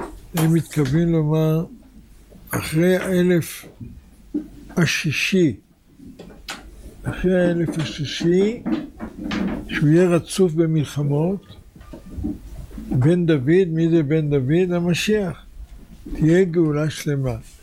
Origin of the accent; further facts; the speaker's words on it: Tel Aviv, Tel Aviv District, Israel; אני דרך אגב נולדתי במלחמת העולם השנייה. בתחילת המלחמה, בזמן המלחמה הייתי בן 8, ילד בן 8. גרתי בתל אביב, עליה תחנה המרכזית